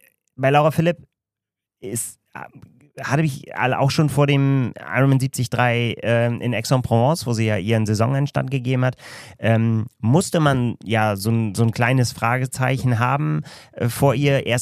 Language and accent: German; Northern Germany, Germany; als Norddeutsche